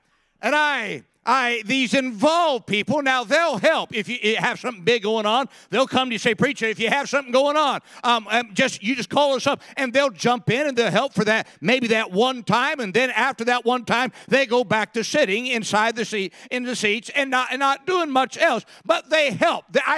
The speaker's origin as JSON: {"language": "English", "region": "California", "country": "United States", "tie": "born or raised there", "said": "I grew up in California. We did deep sea fishing out in California."}